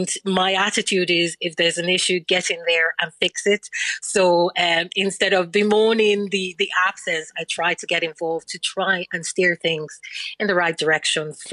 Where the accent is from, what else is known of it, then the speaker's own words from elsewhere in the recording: Ireland; So I identify as Irish and I identify as African, Sarah.